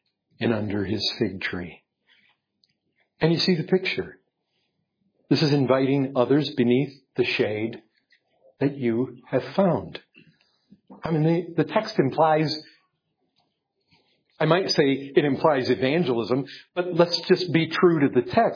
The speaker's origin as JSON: {"language": "English", "region": "Texas", "country": "United States", "said": "I come from Texas, where shade is desirable."}